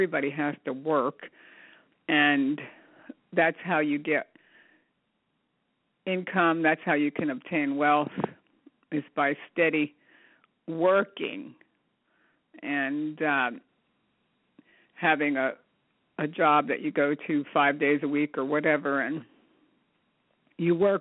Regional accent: United States; I grew up 14 miles outside of New York City, so we used to go quite often

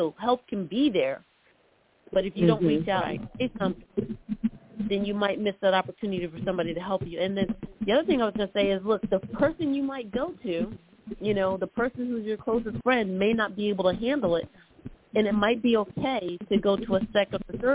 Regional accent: Parsippany, New Jersey, United States; also born or lived in East Orange; I grew up in Parsippany, New Jersey. I say this all the time. But I'm from East Orange.

